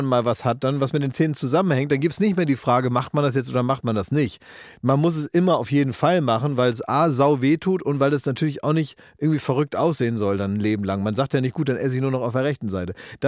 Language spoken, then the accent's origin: German; Oldenburg, Lower Saxony, Germany; ich kenne das von in Oldenburg, ich komme aus Oldenburg